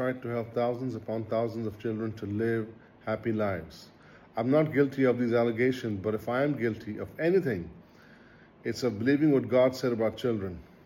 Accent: Pakistan; I'm from Pakistan.

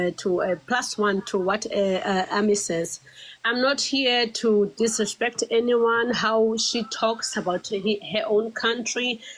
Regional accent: South Africa; It's more like you're coming from America, I'm coming from South Africa.

